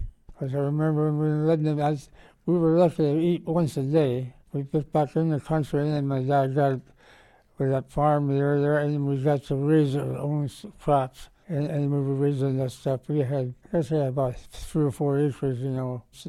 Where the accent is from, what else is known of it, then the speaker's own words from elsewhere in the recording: Lebanon, Pennsylvania, United States; also born or lived in Annville; Well, I was born in Annville, Pennsylvania, and from there we had moved down to Lebanon